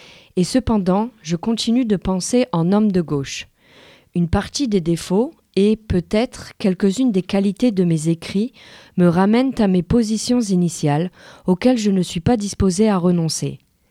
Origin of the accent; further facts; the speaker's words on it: Jaffa, Tel Aviv District, Israel; J'ai grandi à Jaffa, l'indigente, dans les années 1950, qui ont vu la montée de l'anticommunisme en Israël.